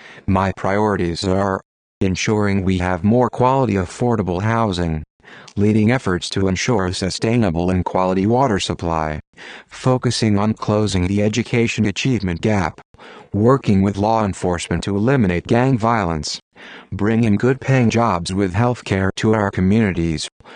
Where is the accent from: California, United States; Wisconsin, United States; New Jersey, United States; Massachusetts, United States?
California, United States; Salinas; I was born and raised in Salinas and am a lifelong Californian.